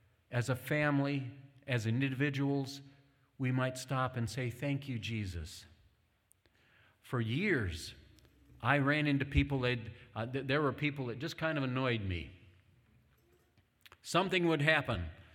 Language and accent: English; Michigan, United States; when I grew up in my town, where I grew up in Michigan, I attended a little church of about 500 people